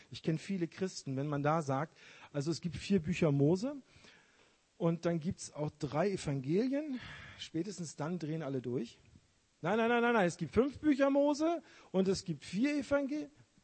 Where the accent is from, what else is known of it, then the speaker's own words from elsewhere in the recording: Lüneburg, Lower Saxony, Germany; now in Remscheid, Germany; ich wohne jetzt in Remscheid, ich komme aus der Nähe von Hamburg, aus Lüneburg und ich könnte nicht mal so genau sagen, ich komme aus diesem oder jenem Ort, wir sind so viel umgezogen als Familie, das ist ganz schwierig zu sagen.